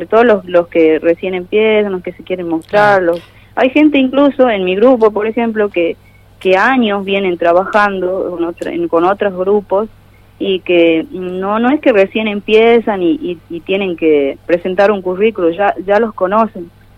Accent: Tartagal, Salta, Argentina; No, somos todos de Tartagal.

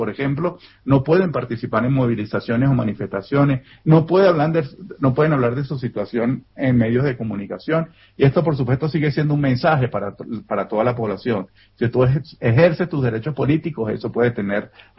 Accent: Venezuela; moved away; Mira, yo como venezolano, como defensor de derechos humanos y sociólogo

